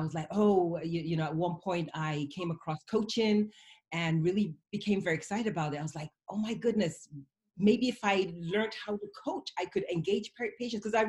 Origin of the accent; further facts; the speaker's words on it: United Kingdom; born there; I'm British born, but Nigerian parentage.